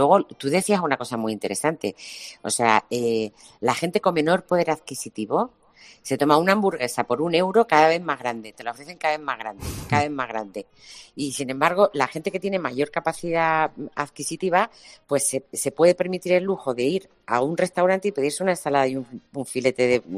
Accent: Yecla, Region of Murcia, Spain; En mi pueblo, en Yecla, en la provincia de Murcia, que ya sabéis que soy de allí, murcianica

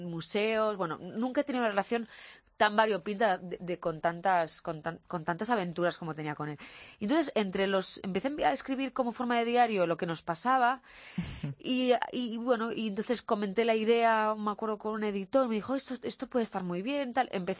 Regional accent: Barcelona, Catalonia, Spain; now in Madrid, Spain; Me quedé un poco huérfana en Madrid, porque además yo soy de Barcelona.

